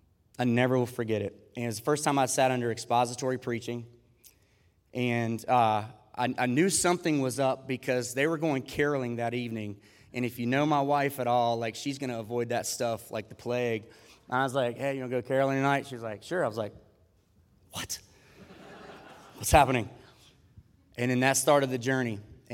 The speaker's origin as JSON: {"language": "English", "region": "Virginia", "country": "United States", "said": "we're from the Dublin-Pulaski area"}